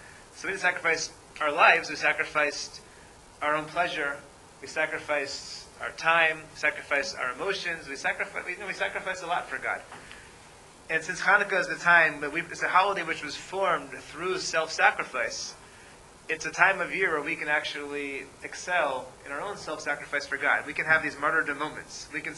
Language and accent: English; Atlanta, Georgia, United States; I grew up in Atlanta.